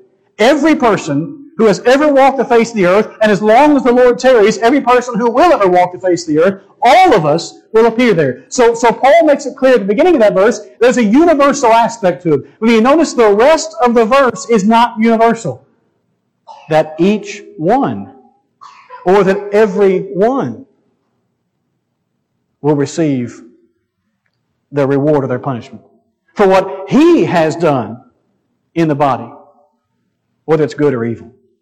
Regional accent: United States; Some people seem to believe that because I'm an American, I guess I'm going to heaven.

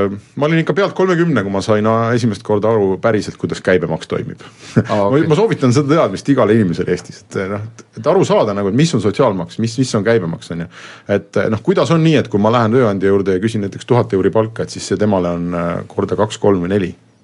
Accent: Rakvere, Lääne-Viru County, Estonia; now in Tallinn, Estonia; kuna ma olen Rakverest pärit

